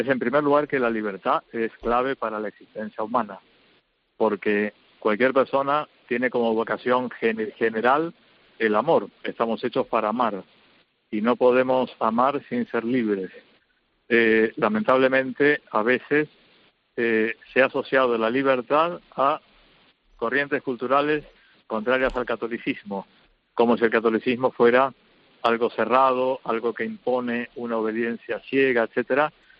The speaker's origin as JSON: {"language": "Spanish", "country": "Argentina", "said": "en España y en Argentina, mi país de origen, los católicos somos una minoría"}